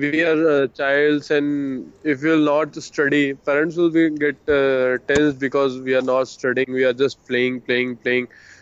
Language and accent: English; Varanasi, Uttar Pradesh, India; I am from Varanasi, basically.